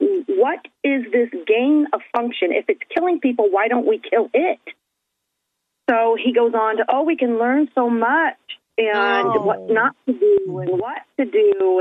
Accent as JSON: {"language": "English", "town": "Lafayette", "region": "Indiana", "country": "United States", "said": "I'm from the Lafayette, Indiana area."}